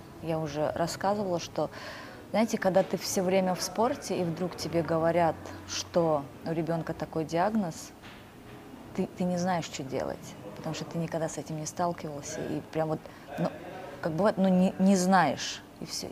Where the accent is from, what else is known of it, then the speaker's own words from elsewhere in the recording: Uzbekistan; Я выросла в Узбекистане как гимнастка.